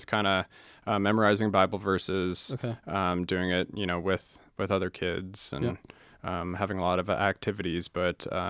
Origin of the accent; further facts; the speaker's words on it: Woodinville, Washington, United States; So I was born and raised in Woodinville, Washington. Grew up local.